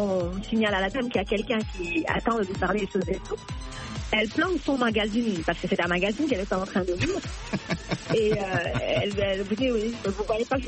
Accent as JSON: {"language": "French", "country": "DR Congo", "said": "Je suis congolaise"}